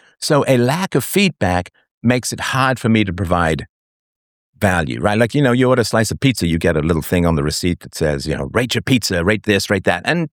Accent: England, United Kingdom; I was raised in England, went to boarding school and so on.

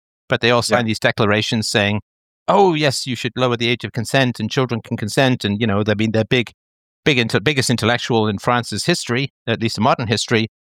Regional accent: England, United Kingdom; I grew up in England

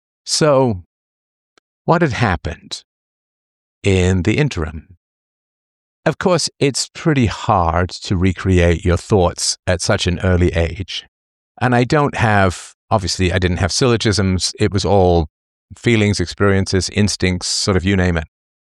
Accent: England, United Kingdom; growing up in England.

